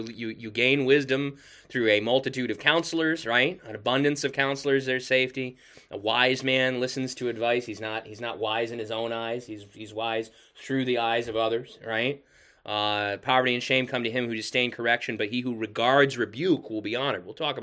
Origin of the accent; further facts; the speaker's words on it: United States; because as an American, yeah, I sympathize with that.